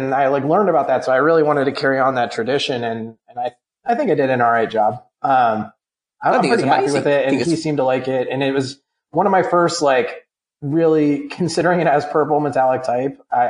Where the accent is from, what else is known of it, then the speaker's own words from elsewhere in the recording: Cleveland, Ohio, United States; You're from Cleveland, though, and I'm from Cleveland, and we're both, you know, kind of similar a little.